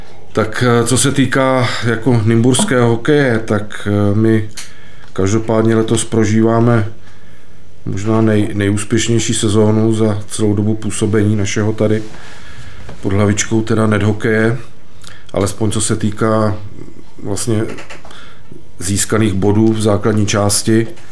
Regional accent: Kolín, Central Bohemian Region, Czechia; Já jsem rodilý Kolíňák, no.

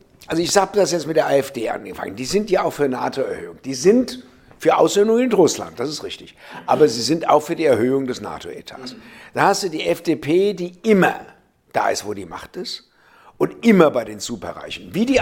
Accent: Frankfurt, Hesse, Germany; Ich komme ja aus dem Westen, wie du weißt, aus Frankfurt.

